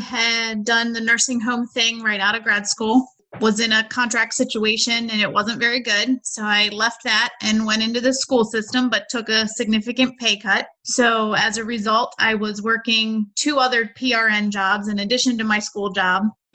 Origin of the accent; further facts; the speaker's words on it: Bel Air, Maryland, United States; I'm from Bel Air, Maryland.